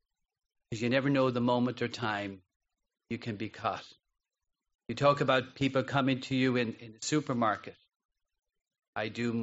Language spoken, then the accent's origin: English; Ireland; now in Miami, United States; when I grew up in Ireland, I used to watch television, watch the Apollo take off and say, look at those people.